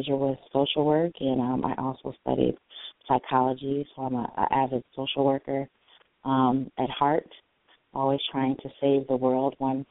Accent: Kewanee, Illinois, United States; So I grew up in Kewaunee, Illinois. It's a very small rural town, about, let's say, 150 miles from Chicago.

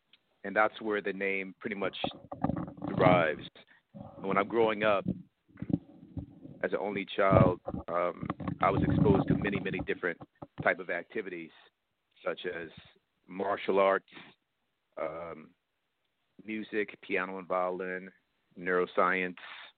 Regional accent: Baltimore, Maryland, United States; when I growing up in Baltimore, interesting enough, I had

